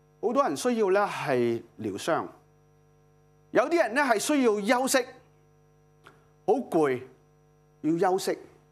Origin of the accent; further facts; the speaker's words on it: Hong Kong; We are Hong Kong， 我係香港人。